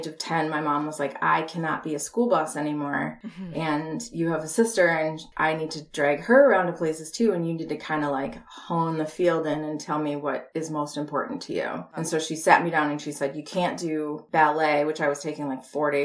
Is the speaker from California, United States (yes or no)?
no; Minneapolis, Minnesota, United States; I grew up in Minneapolis, St. Paul.